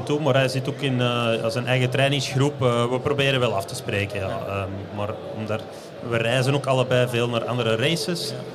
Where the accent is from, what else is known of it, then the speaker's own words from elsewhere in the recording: Belgium; now in Girona, Spain; voor mij als Belg is dat toch dat frituur